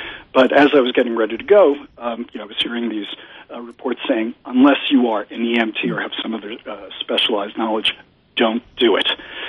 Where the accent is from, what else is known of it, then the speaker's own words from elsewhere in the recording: New York, United States; as a human being, as an American, as a New Yorker.